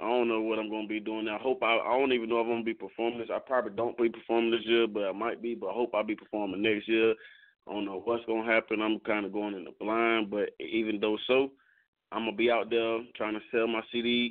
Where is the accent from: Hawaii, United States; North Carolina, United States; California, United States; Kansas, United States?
North Carolina, United States; I'm from North Carolina.